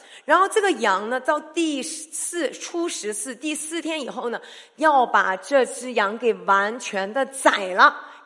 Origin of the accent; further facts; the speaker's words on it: Yantai, Shandong, China; 我是山东人，我们准备什么？我们有好几位山东烟台老乡在这里哈